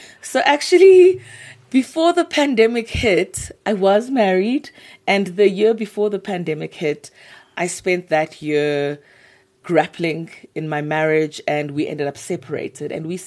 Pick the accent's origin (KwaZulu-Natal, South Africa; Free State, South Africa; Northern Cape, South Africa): KwaZulu-Natal, South Africa; Durban; So born and raised in Durban, all good things come from Durban.